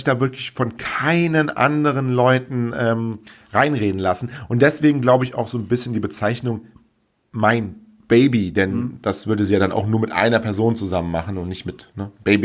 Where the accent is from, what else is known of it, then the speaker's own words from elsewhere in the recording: North Rhine-Westphalia, Germany; drisch, sagt man bei uns im Rheinland